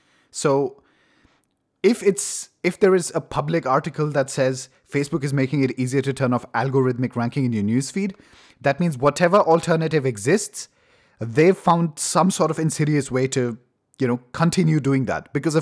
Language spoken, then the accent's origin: English; India; English is a second language; countries where this kind of political cycle exists, and I'm Indian, so I understand that at least a little bit